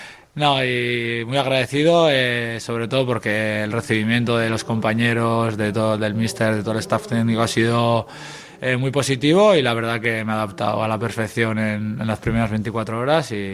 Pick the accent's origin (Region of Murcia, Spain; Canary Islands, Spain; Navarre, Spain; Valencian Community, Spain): Navarre, Spain; Pamplona; pues yo soy una persona de Pamplona, de Navarra, que no había salido nunca de casa